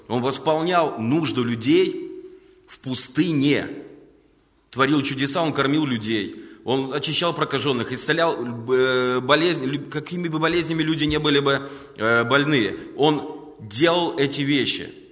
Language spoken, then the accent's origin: Russian; Riga, Latvia; Привет, я из Риги.